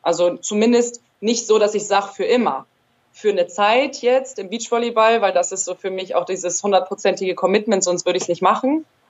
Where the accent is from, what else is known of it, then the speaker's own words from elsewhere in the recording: Germany; born there; also ich bin hier auch in Deutschland geboren